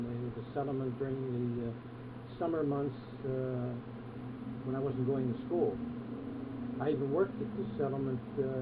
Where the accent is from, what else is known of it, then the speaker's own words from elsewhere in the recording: Pittsburgh, Pennsylvania, United States; born there; And as I say, I was born in Pittsburgh and on